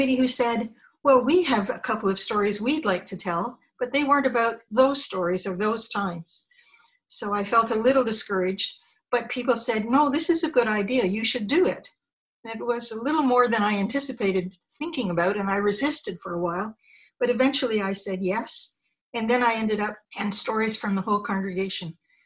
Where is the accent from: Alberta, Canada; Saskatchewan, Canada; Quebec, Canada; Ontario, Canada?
Alberta, Canada; Edmonton; moved away; In the fall of 1971, I left my hometown of Edmonton and moved east to study at Toronto Dance Theatre. I lived on Jarvis Street north of Carleton